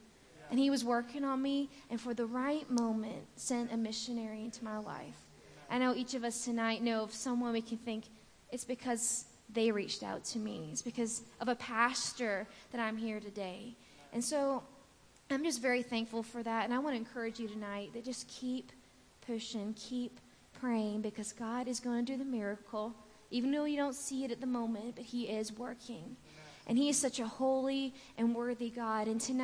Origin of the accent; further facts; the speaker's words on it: Scotland, United Kingdom; I grew up in Scotland. My parents are both Scottish, and so I'm a citizen of the United Kingdom. And if you ask about my accent, yes, it sounds a little funny, as in, where is my accent?